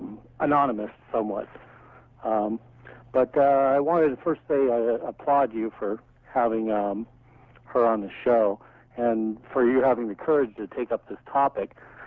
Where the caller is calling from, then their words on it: Huntington Beach, California, United States; Well, I'm calling from Huntington Beach.